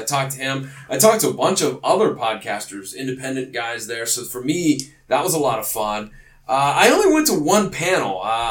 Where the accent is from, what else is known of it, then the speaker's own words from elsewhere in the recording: East Coast, United States; it's okay, it's all good, we're from the East Coast, it's noon.